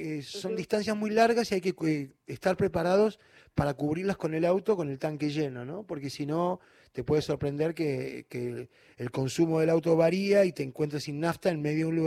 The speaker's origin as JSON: {"language": "Spanish", "town": "Puerto Madryn", "region": "Chubut", "country": "Argentina", "said": "soy de Puerto Madryn, soy de Puerto Madryn. Soy chubutense"}